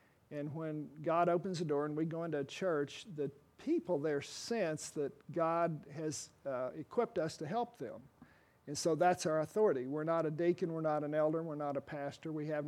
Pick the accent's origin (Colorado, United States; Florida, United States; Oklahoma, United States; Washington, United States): Oklahoma, United States; I'm a child of the church. I grew up in Oklahoma, and a big part of my life growing up was church life.